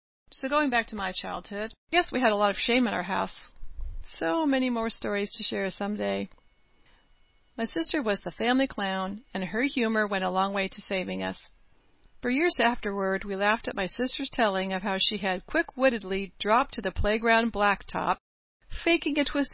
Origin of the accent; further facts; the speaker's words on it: California, United States; As a young child growing up in California, I told a girl I was Mormon.